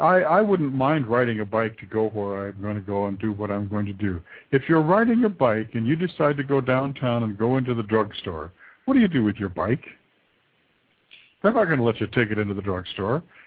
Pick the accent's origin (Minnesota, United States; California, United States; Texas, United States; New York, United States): California, United States; San Francisco Bay Area; I mean, I'm from the Bay Area. I lived in the Bay Area, and when I lived in the Bay Area, I rode buses all the time